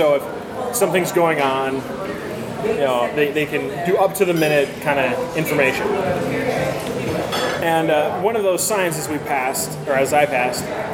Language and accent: English; United States; I'm just going to use a fork on this because I'm American, damn it.